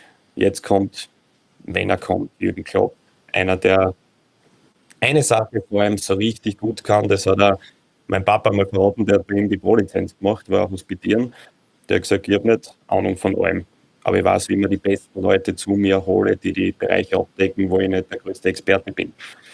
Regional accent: Austria; Also da ist ähnlich wie bei uns in Österreich

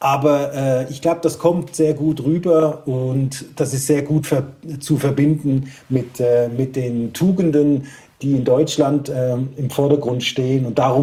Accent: Switzerland; Als Schweizer ist es natürlich toll

